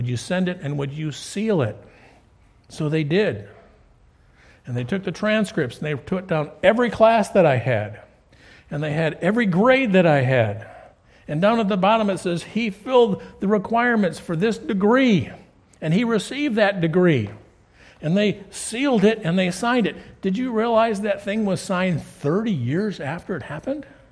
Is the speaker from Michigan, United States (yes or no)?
yes; Detroit, Michigan, United States; born there; I was born in Old Providence Hospital in downtown Detroit